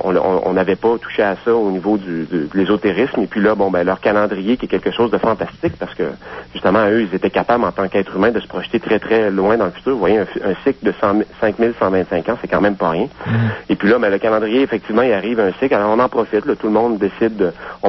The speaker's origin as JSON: {"language": "French", "region": "Quebec", "country": "Canada", "said": "moi, je suis en Abitibi depuis quelques jours, déjà. Oui. Et puis, parce que j'habite pas en Abitibi, mais je suis originaire d'Abitibi. Je suis en visite chez ma famille."}